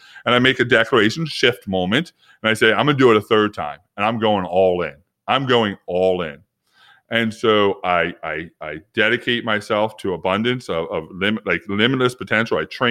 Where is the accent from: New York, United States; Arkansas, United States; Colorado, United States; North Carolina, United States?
New York, United States; I'm from New York. I run the New York City Marathon.